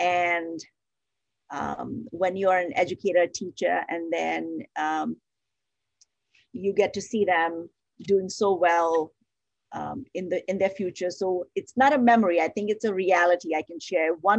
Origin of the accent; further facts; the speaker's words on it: India; moved away as an adult; also born or lived in England; now in United States; So I was born in India. I grew up there. My education is all in India until my master's degree. And then I moved to England.